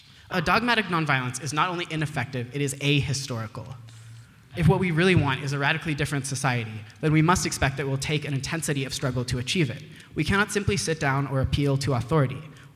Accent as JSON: {"language": "English", "town": "Santa Cruz", "region": "California", "country": "United States", "said": "I'm from Santa Cruz, California"}